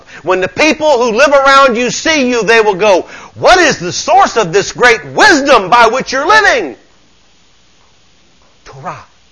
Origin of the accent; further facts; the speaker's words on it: the South, United States; Come on, I grew up in the South. You talk about a bunch of uncircumcised heathens. Come on now. I'm a native son. Born in the River City.